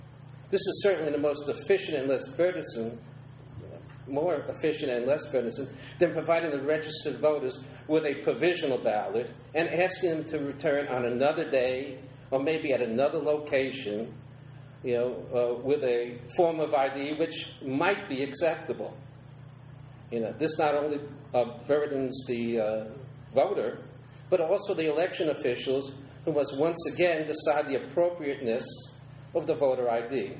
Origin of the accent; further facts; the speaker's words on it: North Carolina, United States; And I'm from Craven County, North Carolina.